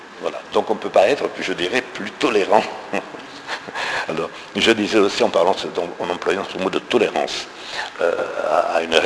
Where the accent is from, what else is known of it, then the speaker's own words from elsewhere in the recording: Algeria; Alors, André Chabat, qui est président, et moi-même et d'autres, nous sommes d'Algérie. Donc en 1870, nos parents, nos grands-parents effectivement, ou nos arrière-grands-parents, étaient juifs algériens, ils n'étaient pas français.